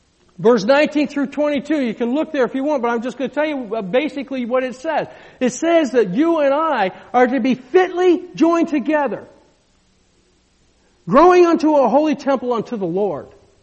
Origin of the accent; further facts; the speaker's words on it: Maine, United States; It's kind of neat because we grew up in Maine, and John and I used to spend a lot of time together out in the woods.